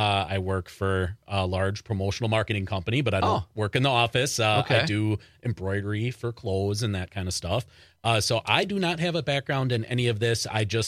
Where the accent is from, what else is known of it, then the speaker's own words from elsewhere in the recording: Green Bay, Wisconsin, United States; Green Bay.